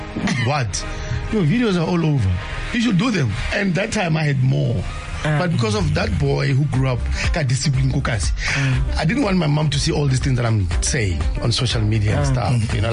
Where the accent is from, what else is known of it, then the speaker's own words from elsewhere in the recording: Mabopane, Gauteng, South Africa; was born there, but I grew up in Mabopan.